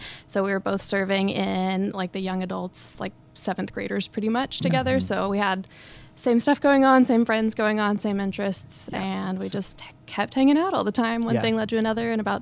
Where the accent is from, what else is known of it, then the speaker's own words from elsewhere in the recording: Monroe, Louisiana, United States; so I'm from North Cajun. Louisiana. Okay. I typically say thank you when people don't say you don't sound like you're from Louisiana.